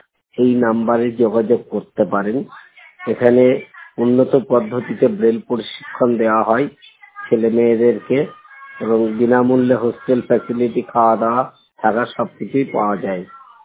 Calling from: Krishnanagar, West Bengal, India; কথা বলছি কৃষ্ণনগর নদিয়া থেকে, পশ্চিমবঙ্গ।

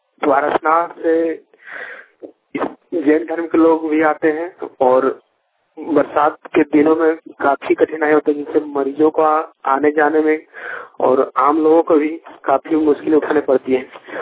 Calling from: Karmatand, Jharkhand, India; मेरे गांव में आज से झारखंड राज्य अलग होने के बावजूद

